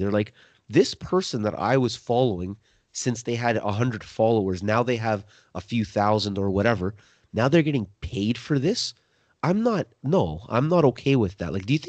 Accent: Canada; Guys, most of our listeners are from the US. We're Canadian.

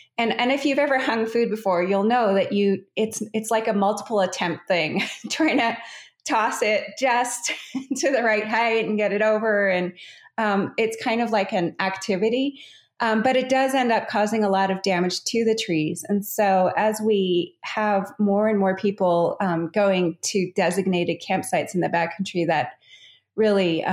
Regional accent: Calgary, Alberta, Canada; I grew up in Calgary, which is just at the base of the Rocky Mountains in Canada.

